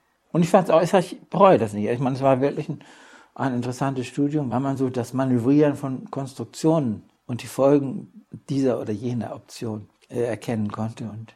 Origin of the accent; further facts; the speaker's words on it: Lüneburg, Lower Saxony, Germany; Ich wusste auch nicht genau, ob Lüneburg, also meine Heimatstadt, nun in der sowjetischen Zone oder in der englischen Zone ist.